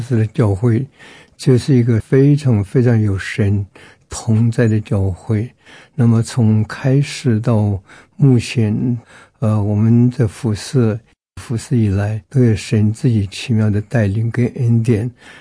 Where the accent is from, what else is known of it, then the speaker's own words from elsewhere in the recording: Myanmar; now in Taiwan; 我是来自于缅甸，民国54年来，那么在师大读书，那么58年毕业